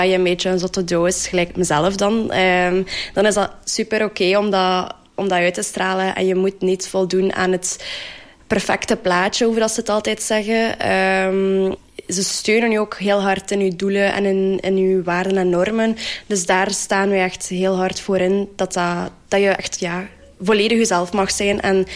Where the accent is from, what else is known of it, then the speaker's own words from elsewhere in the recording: Zwalm, East Flanders, Belgium; ik kom van Zwalm. Ik ben 21 jaar oud. Ik woon ondertussen een jaar samen met mijn vriend in Zwalm ook.